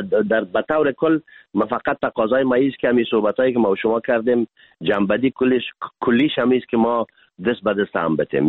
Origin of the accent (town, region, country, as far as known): Afghanistan